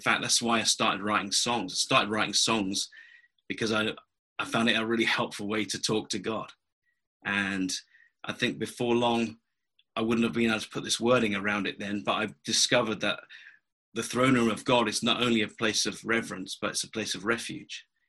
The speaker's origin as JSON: {"language": "English", "region": "England", "country": "United Kingdom", "lives_now": "California, United States", "said": "Well, I come from England. Some people think I come from Australia, and I live in California."}